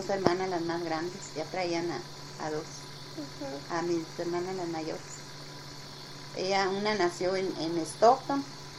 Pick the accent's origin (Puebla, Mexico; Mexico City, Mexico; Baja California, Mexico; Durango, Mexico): Baja California, Mexico; Tijuana; born there; y ella es del 30. Y yo del 31. Y nací aquí en Tijuana.